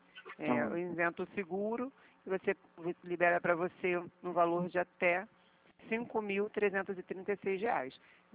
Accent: Rio de Janeiro, Brazil; Não, eu sou do Rio.

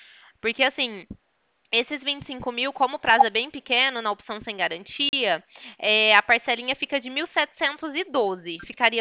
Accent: Ribeirão Preto, São Paulo, Brazil; eu sou aqui do estado de São Paulo, tá? Ribeirão Preto. Então você vai ver quando eu te chamar aí, meu DDD é 16

